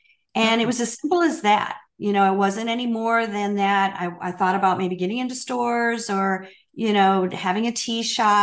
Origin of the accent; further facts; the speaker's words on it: Michigan, United States; And I'm from Michigan, so all my friends were drinking coffee, and I was just drinking tea, red rose tea, constant comet tea. And when I got down to Texas